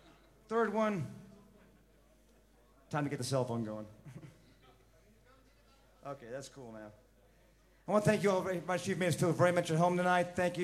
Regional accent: Los Angeles, California, United States; I'm from Los Angeles, where we drive a lot.

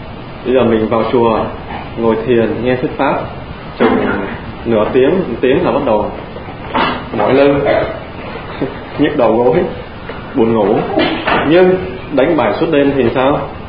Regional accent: France; Quý vị nào không biết tôi thì tôi giới thiệu là tôi bên Pháp sang, không phải Mỹ. Tôi là dân Pháp.

